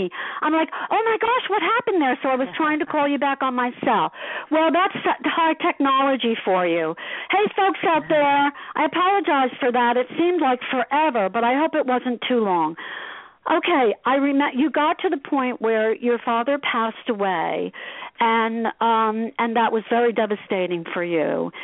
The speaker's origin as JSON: {"language": "English", "town": "Asbury Park", "region": "New Jersey", "country": "United States", "tie": "born or raised there", "also_born_or_lived": "Allenhurst", "said": "I grew up in Asbury Park, and I also grew up in Allenhurst as well."}